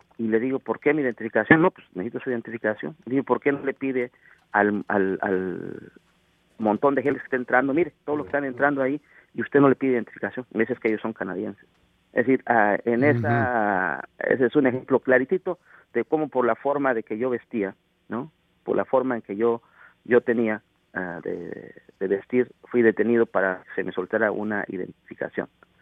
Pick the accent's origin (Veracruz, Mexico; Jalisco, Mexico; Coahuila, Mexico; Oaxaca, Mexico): Oaxaca, Mexico; Le digo, yo soy de Oaxaca.